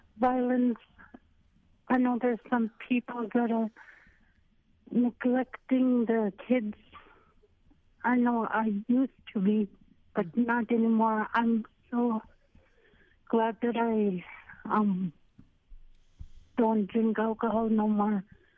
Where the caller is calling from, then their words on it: Anchorage, Alaska, United States; I come not anonymous, but … I'm calling from Anchorage.